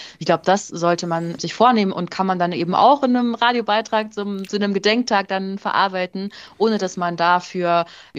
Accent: Mühldorf, Bavaria, Germany; Also das KZ-Auslager Mühldorfer Hart, von dem ich eben gesprochen habe, meine Heimat, sieht auch nicht aus wie ein KZ

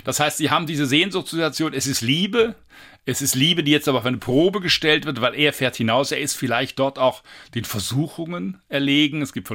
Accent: Baden-Württemberg, Germany; ich bin ja auch am Neckar aufgewachsen, also nicht in unmittelbarer Meeresnähe

